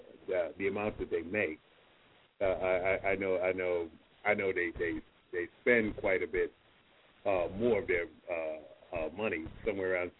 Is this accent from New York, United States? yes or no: yes; Harlem, New York, United States; Yeah, I grew up in Harlem, surrounded by four people, myself four, everybody around me four.